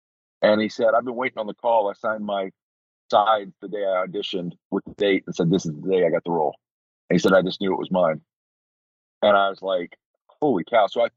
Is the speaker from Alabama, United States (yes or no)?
yes; Birmingham, Alabama, United States; it was a story that my dad used to tell us as a bedtime story growing up in Birmingham, Alabama.